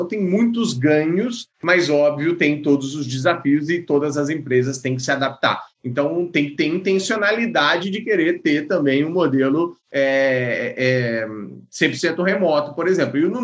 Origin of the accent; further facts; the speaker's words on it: Campo Grande, Mato Grosso do Sul, Brazil; Campo Grande, Mato Grosso do Sul, a minha terra natal, foi colonizada pelos gaúchos. Então, a gente aprendeu tudo que a gente sabe com os gaúchos. Só que aqui é fronteira com o Paraguai.